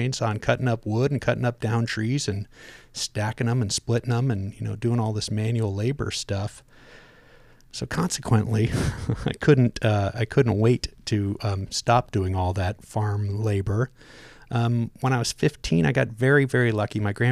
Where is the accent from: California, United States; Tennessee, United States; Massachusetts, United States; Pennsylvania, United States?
California, United States; the people really living in very, very different circumstances than where I was growing up in Marin County.